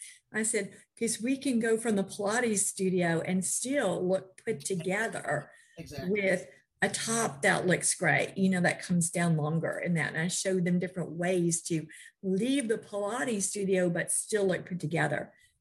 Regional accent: New York, United States; I was raised in New York, the style capital of the world.

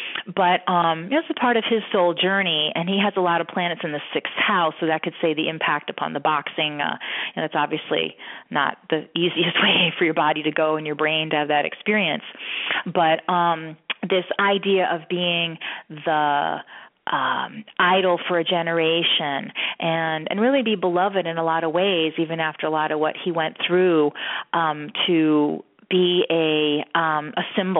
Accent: Detroit, Michigan, United States; But I am from Detroit, and a … is a rap rock guy, came out of Detroit, another Capricorn.

